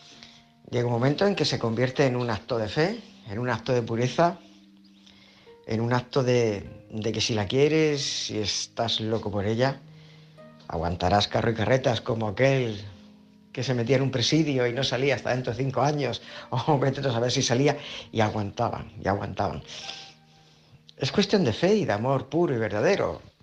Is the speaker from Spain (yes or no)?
yes; San Pedro del Pinatar, Region of Murcia, Spain; de San Pedro del Pinatar, corresponsal